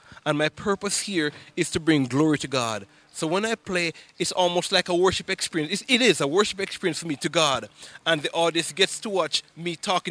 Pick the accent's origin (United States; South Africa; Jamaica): Jamaica; I grew up in Jamaica, small island, in a Christian home.